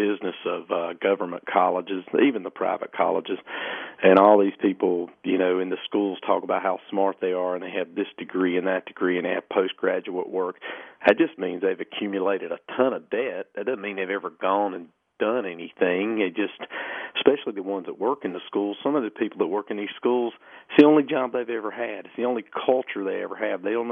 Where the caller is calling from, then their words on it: North Carolina, United States; up in Lincoln County.